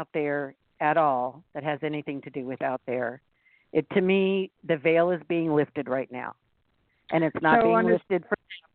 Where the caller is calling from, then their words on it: Costa Rica; I'm calling from Costa Rica.